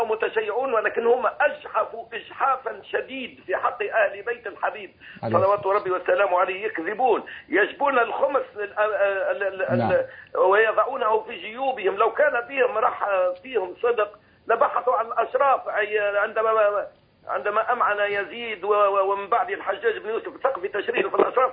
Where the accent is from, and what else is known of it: Tunisia